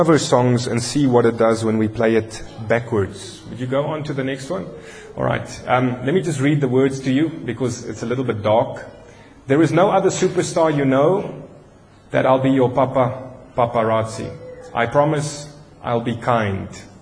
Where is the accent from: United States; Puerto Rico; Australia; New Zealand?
New Zealand; She's in my home country of New Zealand at the moment doing a couple of concerts.